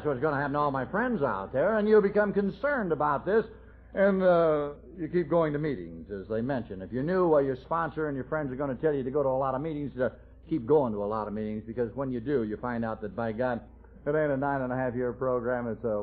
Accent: Los Angeles, California, United States; I was born and raised in L.A., you know, anybody born and raised in Los Angeles has got to be hacked up one way or another

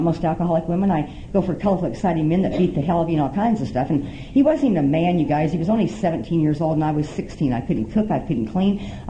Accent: Nebraska, United States; born or raised there

